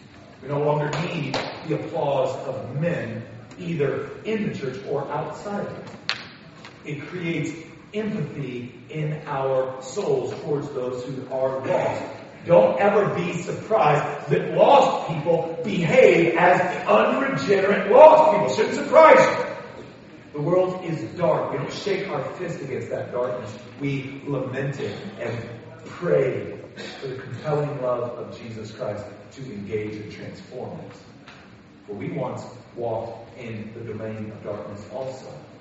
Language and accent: English; United States; I'll try to say it as frankly as I can, being the American that I am.